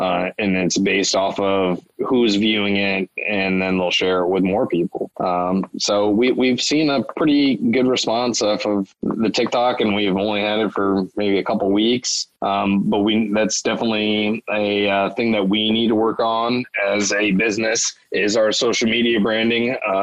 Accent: Ireland; I'm an Irishman.

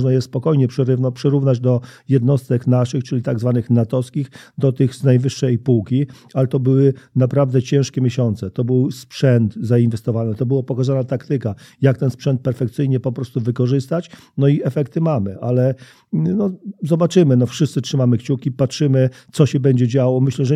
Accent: Lublin Voivodeship, Poland; ja pochodzę z tak zwanej ściany wschodniej, rejonu Chrubieszowa, Zamościa

